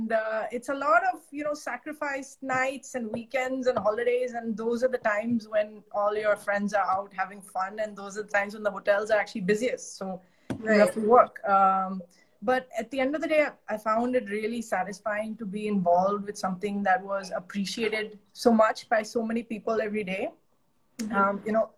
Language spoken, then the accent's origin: English; Mumbai, Maharashtra, India; born there; I was born in Bombay, and I lived at the Oberoi in Bombay for till I was about 6 years old.